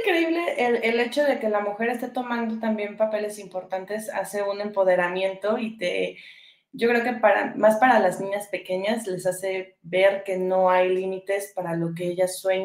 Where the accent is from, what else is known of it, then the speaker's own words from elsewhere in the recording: Mexico; no, vengo de México. Me dice, ay, mexicana, sí, mexicana.